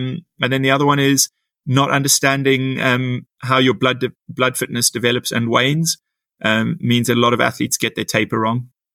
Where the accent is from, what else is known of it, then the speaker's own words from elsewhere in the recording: South Africa; even though I'm a South African, as some people might have picked up.